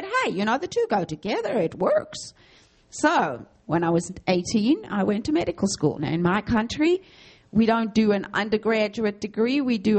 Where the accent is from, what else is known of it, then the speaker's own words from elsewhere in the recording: South Africa; I am from the opposite side of the world from you guys. I come from the South. I'm a true Southerner. My parents and my ancestors trace their roots to Southern Africa 300 years.